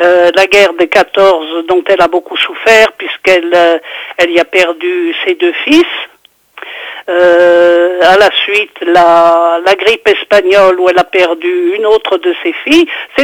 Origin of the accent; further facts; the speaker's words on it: Le Puy-en-Velay, Auvergne-Rhône-Alpes, France; Je suis originaire du Puy-en-Velay.